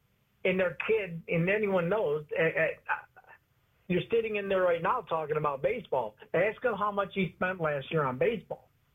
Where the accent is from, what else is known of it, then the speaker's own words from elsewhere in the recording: Detroit, Michigan, United States; I grew up in Detroit. Everybody knows.